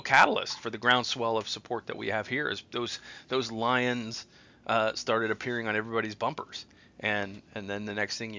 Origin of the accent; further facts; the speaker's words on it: Ohio, United States; I grew up in Ohio, and I've seen my friends lose the Cleveland Browns.